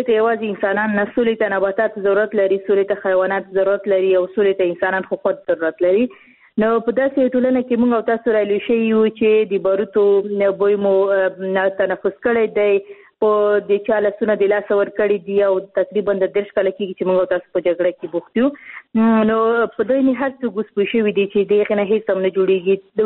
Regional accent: Khost, Afghanistan; ځکه چې زه خپل د خوست یم

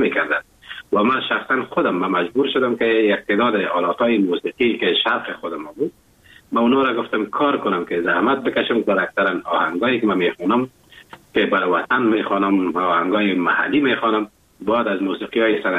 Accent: Afghanistan; moved away as an adult; now in Germany; این همی بود که وقتی که من اروپا آمدم، آلمان آمدم، تشویق هموطنها و تشویق تعداد زیاد از افغانهای ناظرینم

